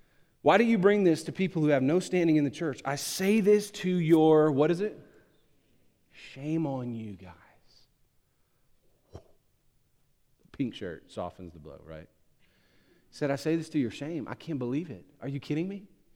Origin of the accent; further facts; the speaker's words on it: Louisiana, United States; We're Cajun folks, so we just disagree over spices.